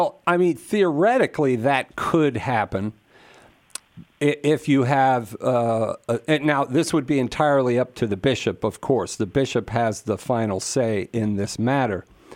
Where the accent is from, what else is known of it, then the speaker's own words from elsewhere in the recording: Virginia, United States; When I was a kid, I was from Virginia, and we used to go to North Carolina, and a lot of times we went to Myrtle Beach, South Carolina, so we went right by y'all in North Carolina.